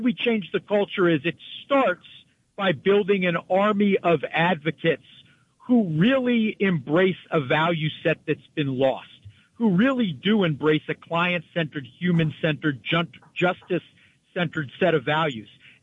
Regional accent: Pittsburgh, Pennsylvania, United States; I was born and raised in Squirrel Hill, which is a Jewish community in Pittsburgh. I was bar mitzvahed at the Tree of Life

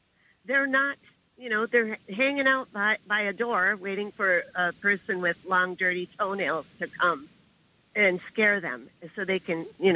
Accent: Michigan, United States; now in Brooklyn, United States; I've been living in Brooklyn for 20 years, but I'm from Michigan.

